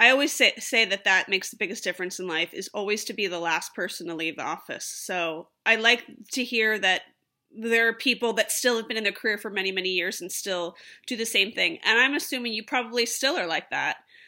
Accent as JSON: {"language": "English", "town": "Philadelphia", "region": "Pennsylvania", "country": "United States", "said": "I love that because I'm from Philadelphia."}